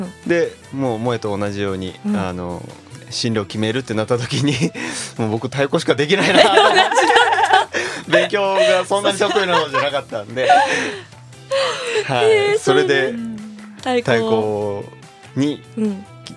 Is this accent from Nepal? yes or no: no; Fukuoka, Japan; で僕は福岡出身です。